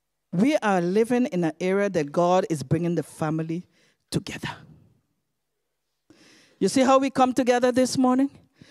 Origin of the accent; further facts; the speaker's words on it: Aruba; I'm from Aruba, by the way